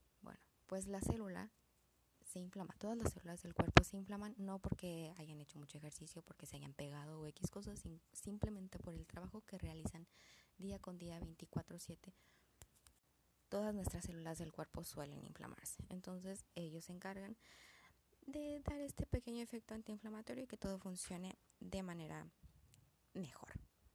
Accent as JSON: {"language": "Spanish", "country": "Mexico", "said": "podemos echar mano de la herbolaria como buenos mexicanos."}